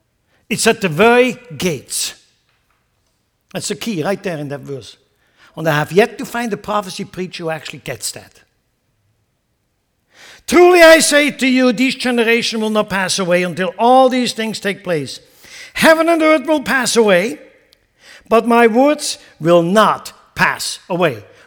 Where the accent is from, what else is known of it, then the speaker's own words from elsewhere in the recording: Lucerne, Switzerland; also born or lived in Sarnen; I was actually born in Sarnen in Switzerland. But I grew up in Lucerne because my mom and dad moved to Lucerne. I think I was 6 years old.